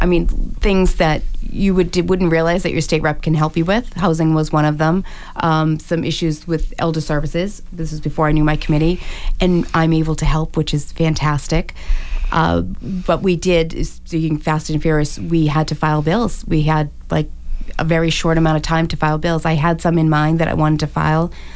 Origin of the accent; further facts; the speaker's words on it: Hanover, United States; Well, you know I grew up in Hanover, too.